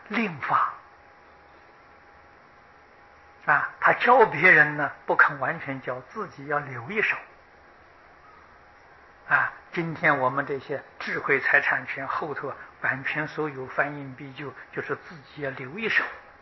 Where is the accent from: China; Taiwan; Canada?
Taiwan; 我们台湾人财布施啊，是这个世界第一位啊